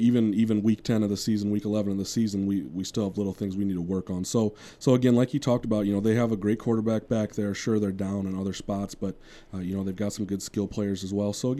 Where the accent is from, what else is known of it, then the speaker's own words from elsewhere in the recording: Elkton, South Dakota, United States; but I'm from Elkton, South Dakota, so I've been to a lot of South Dakota State games